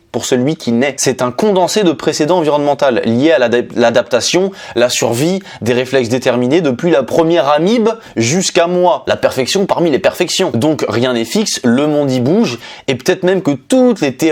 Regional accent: France; moi je suis français par exemple, avec un petit peu d'origine italienne

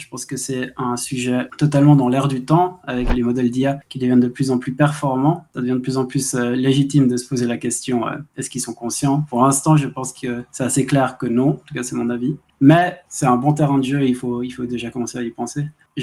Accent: Switzerland; now in Berlin, Germany; je suis un chercheur en neurosciences computationnelles, je viens de Suisse, mais pour l'instant je suis professeur à Berlin, à la Freie Universität.

